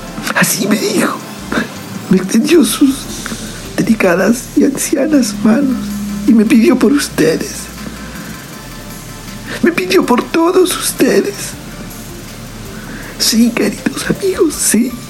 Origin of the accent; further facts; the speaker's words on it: Peru; Porque yo soy peruano, no como estos extranjeros que vienen a robarnos todos nuestros conocimientos. No, porque yo soy tan peruano como ustedes.